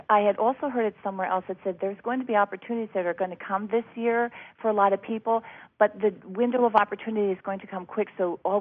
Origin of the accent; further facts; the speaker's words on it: New Jersey, United States; I'm from New Jersey.